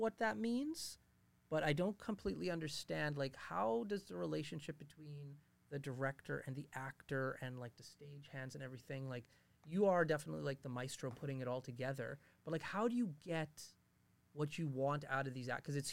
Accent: Fort McMurray, Alberta, Canada; born there; me and Tanner were born here in Fort McMurray, and so we've seen a dramatic change over the years.

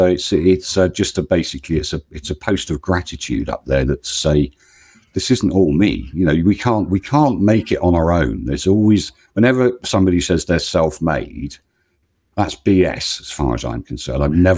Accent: United Kingdom; That's very sounding very American of me, you know, being British.

